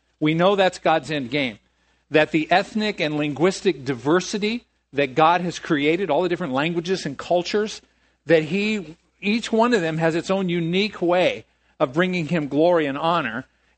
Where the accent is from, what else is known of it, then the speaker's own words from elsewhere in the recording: San Diego, California, United States; I'm from San Diego, so we have the Ronald Reagan Station there.